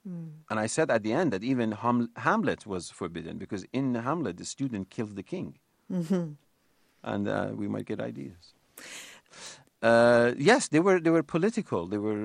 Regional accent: Ahvaz, Khuzestan, Iran; moved away as an adult; also born or lived in Tehran; This is the story of when I moved from my hometown, Ahvaz, and came to Tehran to go to college, because there was only one college in my hometown, Ahvaz

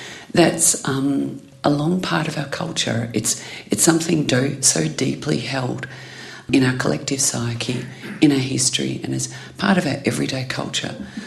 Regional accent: Australia; as an Australian, I'm so proud of so many aspects of our society

